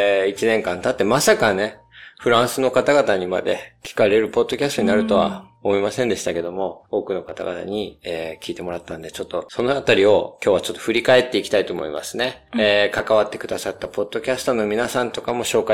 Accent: Miyagi, Japan; 地元の宮城県はですね、全然ランキングに入ってこないんですよね。

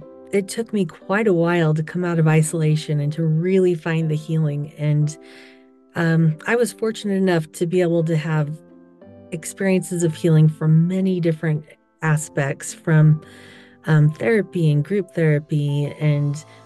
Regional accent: Weatherford, Texas, United States; I grew up in Weatherford, Texas, actually. I'm the oldest of 10

